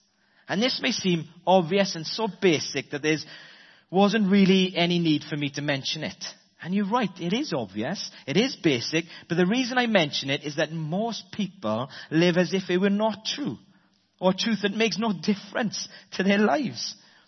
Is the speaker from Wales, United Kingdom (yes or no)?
yes; Wales, United Kingdom; we'll find that I'm a Welshman living in the 21st century, which means that I'm passionate, I'm emotional, I'm open, and I suffer from some form of inverted snobbery.